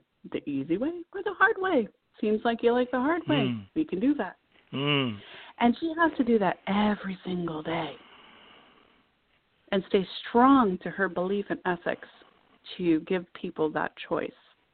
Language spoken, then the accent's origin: English; Miami, Florida, United States; I'm from Miami, man.